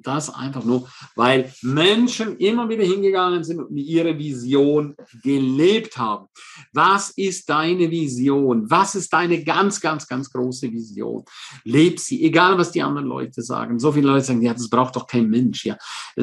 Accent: St. Moritz, Graubünden, Switzerland; Wenn ich zum Beispiel an meine Heimat St. Moritz denke

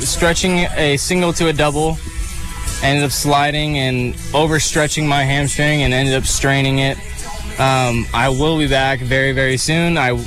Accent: California, United States; Like, I'm from California. We don't get that kind of cold.

